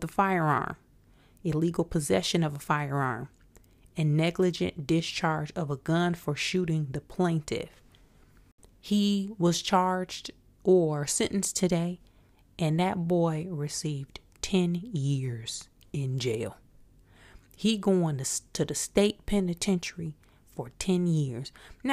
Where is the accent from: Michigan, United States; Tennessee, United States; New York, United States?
Michigan, United States; Flint; y'all know I'm from Michigan, I'm from Flint.